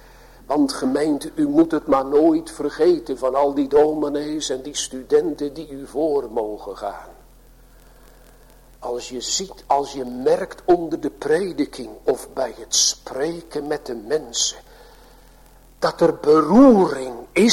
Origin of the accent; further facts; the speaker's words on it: Sliedrecht, South Holland, Netherlands; born there; En we kregen iedere maand bezoek in mijn geboorteplaats in Sliedrecht van een ouderling en een diaken.